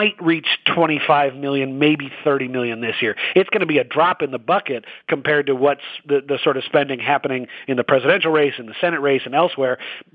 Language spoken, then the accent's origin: English; Washington, United States; I'll give you go back to the example of my home state of Washington.